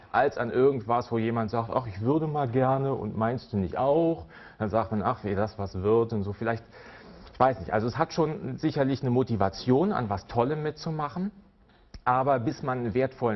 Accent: Berlin, Germany; ich komme aus Berlin.

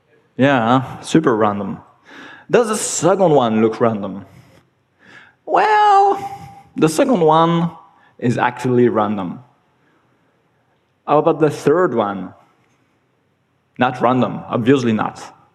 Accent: Switzerland; English is a second language; I'm from Switzerland, not Sweden.

